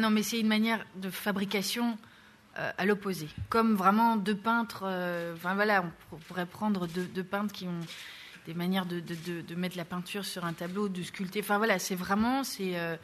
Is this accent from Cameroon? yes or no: no; Belgium; Ou est-ce que c'est parce qu'on est belge, je ne sais pas